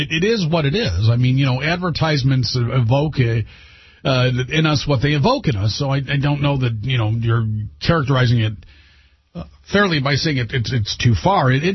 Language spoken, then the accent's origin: English; Detroit, Michigan, United States; not just because I'm from Detroit and you're from Detroit and we're in Detroit.